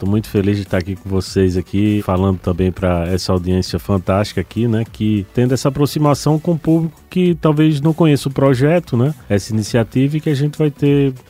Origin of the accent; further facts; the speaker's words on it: Rio Grande do Norte, Brazil; Eu nasci e morei no Rio Grande do Norte, né? Assim, no interior do estado a gente tem muito subdesenvolvimento, né?